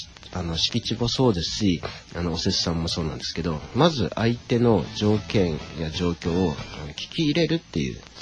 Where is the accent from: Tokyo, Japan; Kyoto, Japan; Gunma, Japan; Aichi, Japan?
Aichi, Japan; Toyota; 私がトヨタ市出身ですから